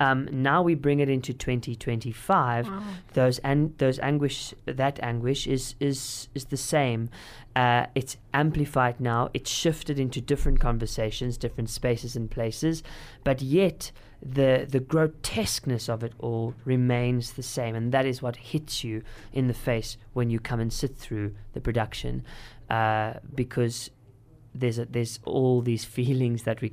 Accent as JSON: {"language": "English", "country": "South Africa", "said": "our story as a South African collective is almost unbelievable in the real sense, but it is real"}